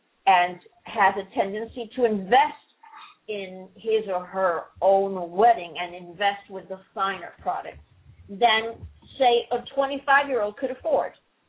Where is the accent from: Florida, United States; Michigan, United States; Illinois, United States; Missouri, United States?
Florida, United States; I think they call us Floridians.